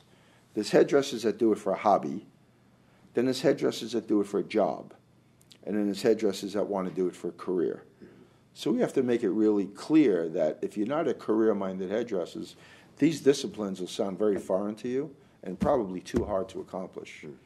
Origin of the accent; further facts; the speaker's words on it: New Jersey, United States; I'm from New Jersey, the New York area. I grew up in New Jersey.